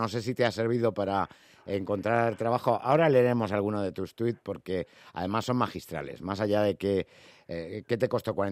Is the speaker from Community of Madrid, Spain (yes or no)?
yes; Vicálvaro, Community of Madrid, Spain; yo digo habitualmente que soy de Vicálvaro de toda la vida